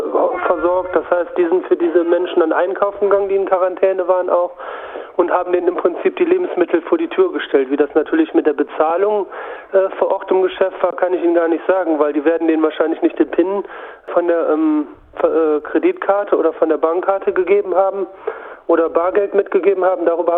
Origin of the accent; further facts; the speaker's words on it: Germany; Und da fühlt man sich natürlich ein bisschen verschaukelt, wie man bei uns in Deutschland sagt.